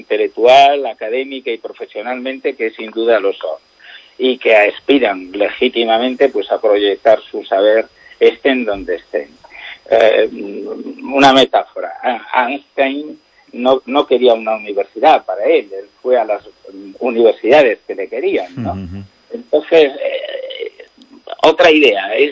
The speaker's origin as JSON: {"language": "Spanish", "town": "A Coruña", "region": "Galicia", "country": "Spain", "said": "Como mucho que soy universitario y que además soy un coruñés que trabaja en Santiago de Compostela"}